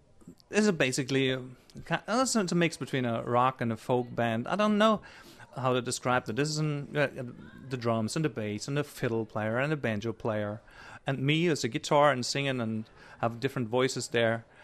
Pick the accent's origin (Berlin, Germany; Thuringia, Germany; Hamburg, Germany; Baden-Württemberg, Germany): Thuringia, Germany; Jena; English is a second language; Since 8 years, I play in my hometown, Jena. Town called Jena, it's in the middle from Germany